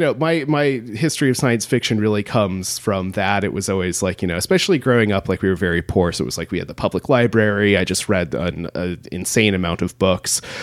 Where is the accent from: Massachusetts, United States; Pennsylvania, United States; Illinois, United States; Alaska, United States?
Alaska, United States; Homer; So like you, Seth, I grew up in Alaska. I grew up in a smaller town called Homer, like south of Anchorage.